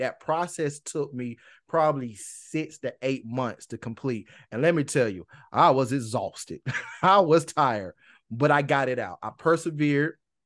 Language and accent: English; North Carolina, United States; But growing up in Anson County, it still afforded me time to be a child.